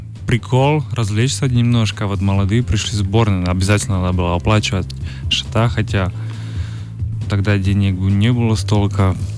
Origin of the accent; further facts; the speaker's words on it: Žilina, Žilina Region, Slovakia; Russian is a second language; Моего родного города Жилин здесь играл.